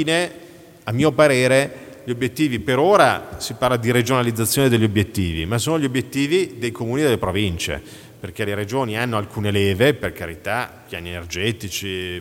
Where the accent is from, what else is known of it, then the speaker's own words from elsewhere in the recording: Milan, Lombardy, Italy; io sono milanese, ci mancherebbe altro che assessore di Milano che non lo dica